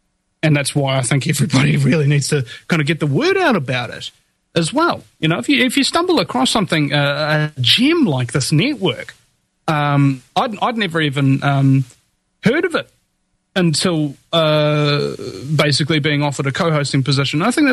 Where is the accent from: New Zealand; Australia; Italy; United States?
New Zealand; I'm a New Zealander and I'm on it